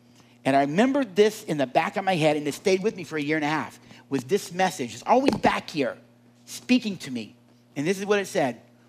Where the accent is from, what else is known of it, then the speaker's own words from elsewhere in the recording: the South, United States; Now, I'm from the South, so I'm using a Robert E. Lee story